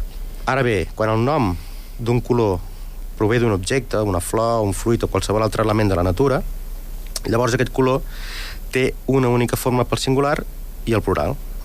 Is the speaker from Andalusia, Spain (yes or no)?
no; Catalonia, Spain; No, soc català